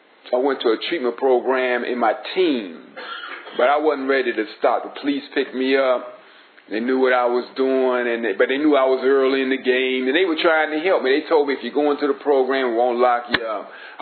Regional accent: Washington, District of Columbia, United States; born there; Now I was born in Washington, D.C.

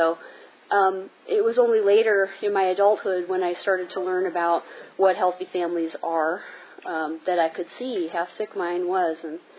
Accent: Arlington, Virginia, United States; I am from Arlington, Virginia, and I just drove about 85 miles per hour the last hour

